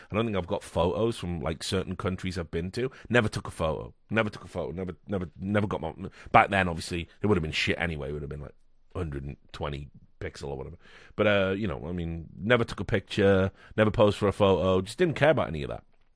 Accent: United Kingdom; How are your feelings about being British? I don't have any feelings about being British.

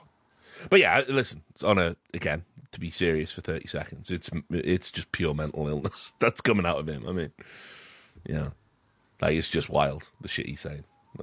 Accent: United Kingdom; You know, listen, I'm British.

